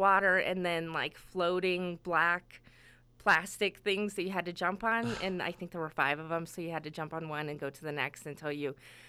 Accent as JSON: {"language": "English", "region": "Wyoming", "country": "United States", "said": "Wyoming, we're from Wyoming."}